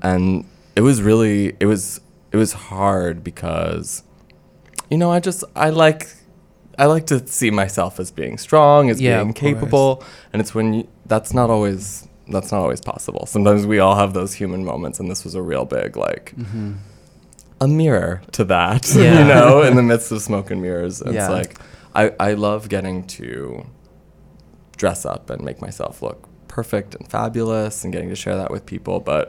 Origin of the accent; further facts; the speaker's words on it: Urbana, Illinois, United States; And then did one-off performances in London and in Los Angeles and in my hometown of Urbana, Illinois, bringing it back full circle.